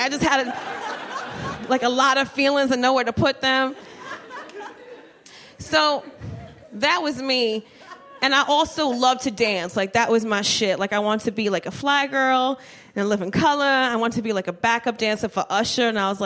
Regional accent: United States; I'm like, ooh, I'm American, my bad.

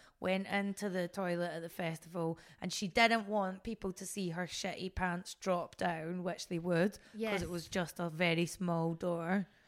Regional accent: Scotland, United Kingdom; born there; I was born in Scotland in a bit that was full of Irish immigrants. I was a really tight Catholic till I was 16.

